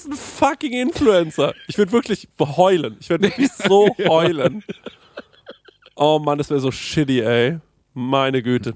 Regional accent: Goldbach, Bavaria, Germany; Aber ich bin im multikulturellen Goldbach bei Aschaffenburg aufgewachsen.

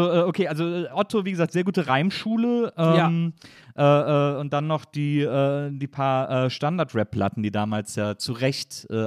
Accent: Stuttgart, Baden-Württemberg, Germany; Ja, als Stuttgarter

